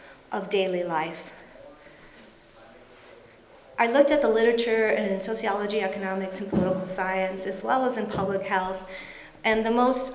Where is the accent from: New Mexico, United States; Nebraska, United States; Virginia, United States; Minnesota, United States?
New Mexico, United States; Since I'm from New Mexico and this was a project funded by the RWJ Center, I wanted to make a New Mexico county a comparative county.